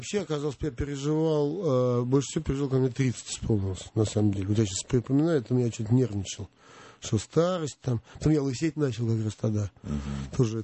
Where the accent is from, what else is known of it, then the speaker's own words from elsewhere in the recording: Moscow, Russia; Потом я москвич, я такой вот галимый москвич, вот настоящий.